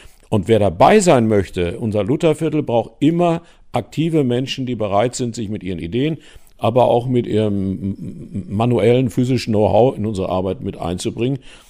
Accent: Lower Saxony, Germany; born there; now in Bockum-Hövel, Germany; Ich bin ja geboren in Niedersachsen auf einem Dorf mit 7 Häusern.

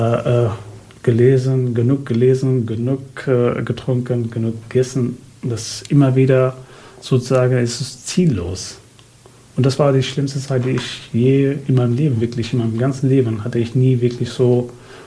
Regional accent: Syria; German is a second language; now in Germany; Ja, und in Deutschland sind wir zur Polizei gegangen. Und da haben wir gesagt, sind wir Syrer.

